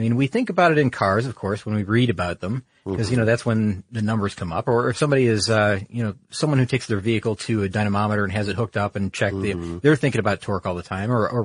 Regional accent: Michigan, United States; I'm from Michigan. That's for our Midwestern fans.

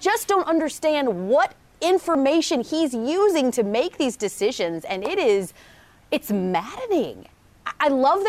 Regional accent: Georgia, United States; You know, I know I'm from Georgia.

